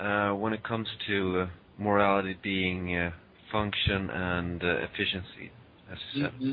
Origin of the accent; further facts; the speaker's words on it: Sweden; English is a second language; when I grew up here in Sweden, from my religious background, one of my key conflicts was that of conflicting cultures.